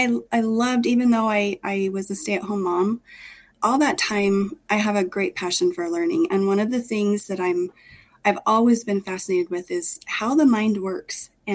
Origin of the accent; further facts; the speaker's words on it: Genola, Utah, United States; I grew up in Genola, not very far from where I live now. I have been a mom for most of my adult life, just loving to live on our small farm